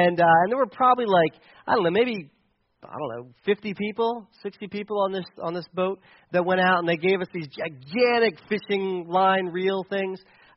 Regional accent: Delaware, United States; now in Mifflin County, United States; I'm not from Mifflin County. I'm from Delaware, and so I'm a city.

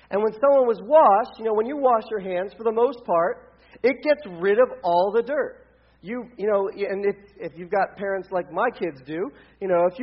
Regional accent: Delaware, United States; I'm from Delaware.

